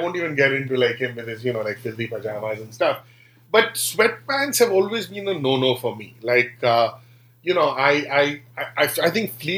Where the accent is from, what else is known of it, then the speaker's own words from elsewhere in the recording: India; now in United States; for most of my life growing up in India and for most of my life in the US